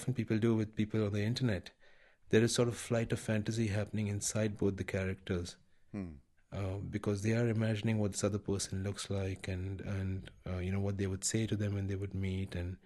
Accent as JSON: {"language": "English", "town": "Mumbai", "region": "Maharashtra", "country": "India", "tie": "born or raised there", "moved": "as an adult", "lives_now": "United States", "said": "You know, I grew up in Bombay, but I moved to the States when I was 18 to study."}